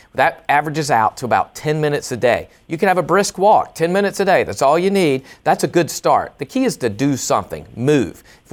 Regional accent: the South, United States; Well, I'm from the South as well

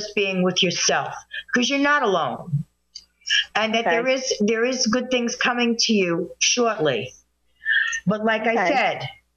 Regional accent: New Jersey, United States

